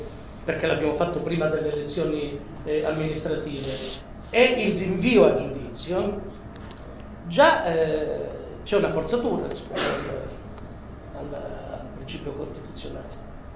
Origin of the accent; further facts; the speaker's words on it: Calabria, Italy; Il sindaco del mio paesino, che ha 4.300 abitanti in Calabria